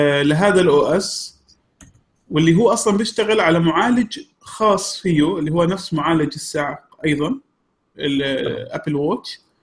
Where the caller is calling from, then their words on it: Saudi Arabia; فانا من السعوديه بسجل